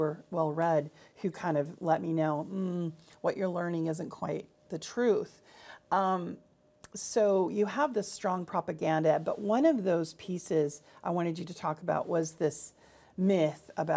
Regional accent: United States; because I grew up in the United States and was educated there. I grew up with propaganda.

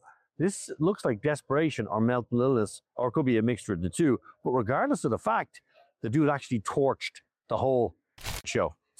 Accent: Ireland; take it from me, I'm Irish.

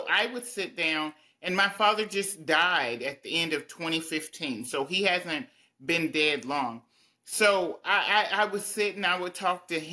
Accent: Tyler, Texas, United States; So in 2017, I held a rally in my hometown of Tyler, Texas, in East Texas.

